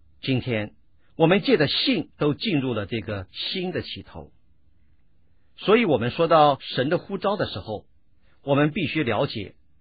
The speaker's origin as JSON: {"language": "Chinese", "country": "China", "said": "虽然我们都是中国人"}